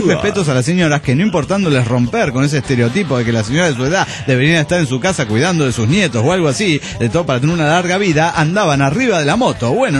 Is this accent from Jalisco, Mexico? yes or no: yes; Guadalajara, Jalisco, Mexico; en realidad soy de Guadalajara, pero me expandí